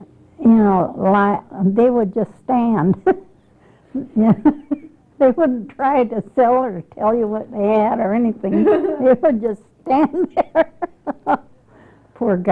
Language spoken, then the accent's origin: English; Tacoma, Washington, United States; I really thought I was pretty hot stuff, because I was from Tacoma